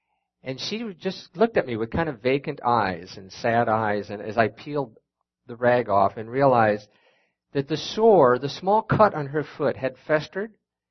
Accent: Minnesota, United States; So I'm from Minnesota, and I know it's kind of a funny place because we speak with an accent there.

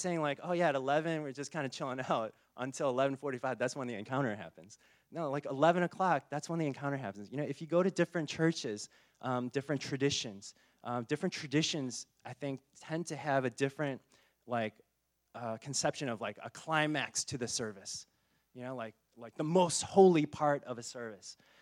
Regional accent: United States; I know, because we're American, we like, oh, it's like, it's about me.

